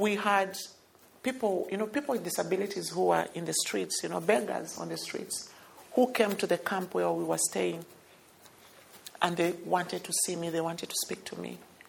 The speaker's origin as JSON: {"language": "English", "country": "Kenya", "tie": "born or raised there", "said": "When I was growing up in Africa, I did not know what sport was, apart from the, you know, the able body runner. You know, Kenya is famous for, you know, for sprinters. And then now we are also famous for"}